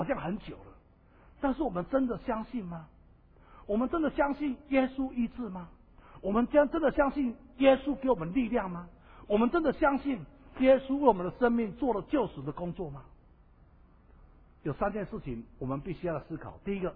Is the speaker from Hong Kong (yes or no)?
no; Taiwan